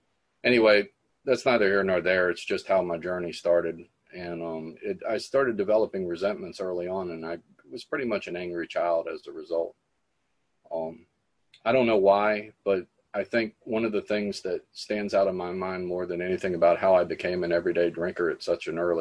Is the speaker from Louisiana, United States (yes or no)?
yes; New Orleans, Louisiana, United States; I'm an alcoholic. Grateful to be here. I'm from New Orleans.